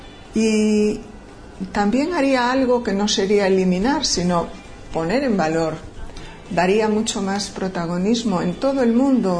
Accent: Galicia, Spain; now in Pozuelo, Spain; soy gallega, vivo en Pozuelo, en los alrededores de Madrid

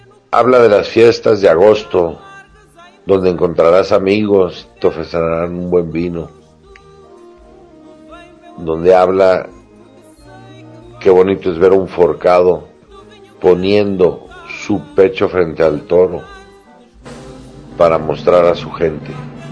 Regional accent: Querétaro, Mexico; born there; now in Mazatlán, Mexico; Yo soy fuereño, nací de aquí muy lejos. Yo nací en Querétaro, y el destino me llevó a Mazatlán

